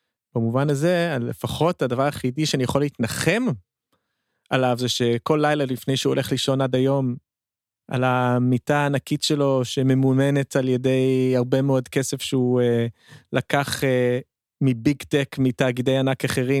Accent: United States; Hebrew is a second language; אני חוויתי, אפשר להגיד, כאמריקאי בארצות הברית

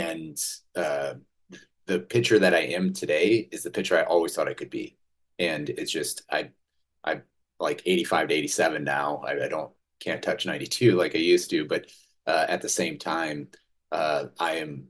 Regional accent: Sioux City, Iowa, United States; I grew up in Sioux City, which is just 1.5 hours north of Omaha

